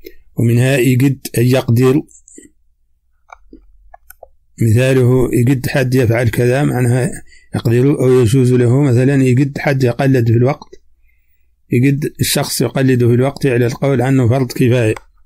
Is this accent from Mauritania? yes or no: yes; Mauritania; accent: Hassaniya; هذه ترجمة كلمات من لهجتنا الحسانية